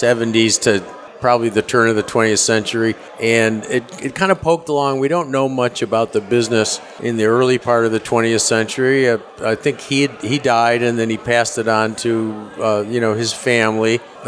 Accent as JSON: {"language": "English", "town": "Rochester", "region": "New York", "country": "United States", "tie": "born or raised there", "said": "Rochester, New York."}